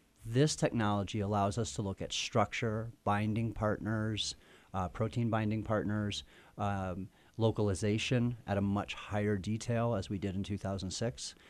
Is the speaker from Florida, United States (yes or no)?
no; Park City, Utah, United States; come to beautiful Park City, my hometown, and that's why it's here.